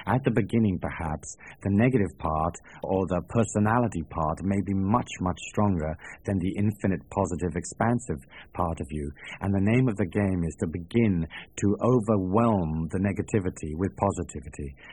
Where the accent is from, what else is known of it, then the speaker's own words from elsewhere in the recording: Ireland; The fact that I was born in Ireland was a factor of my evolution. But first, I'm an individual. Secondly, I'm an Irishman.